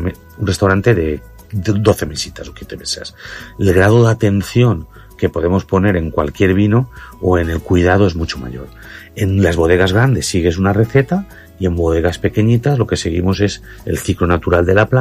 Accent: Valencian Community, Spain; nosotros somos españoles y valencianos y de aquí

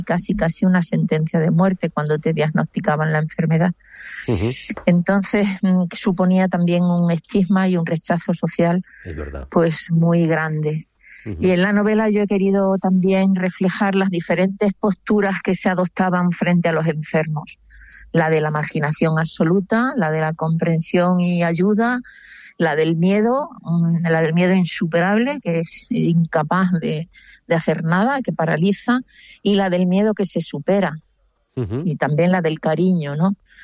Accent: Extremadura, Spain; un homenaje a mi tierra, a Extremadura

